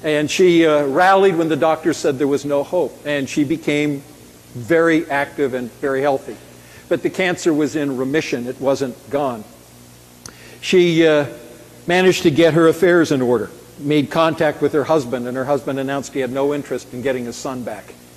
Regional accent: Vancouver, British Columbia, Canada; I'm back home growing up in Vancouver.

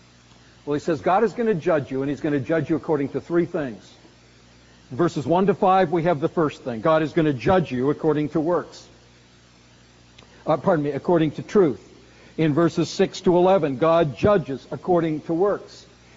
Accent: United States; because I'm an American and in some sense I am a Christian

